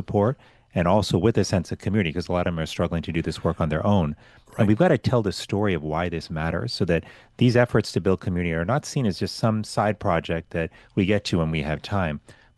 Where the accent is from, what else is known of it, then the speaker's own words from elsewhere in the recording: Miami, Florida, United States; Well, I loved growing up in Miami. I did all my schooling in public schools in Miami.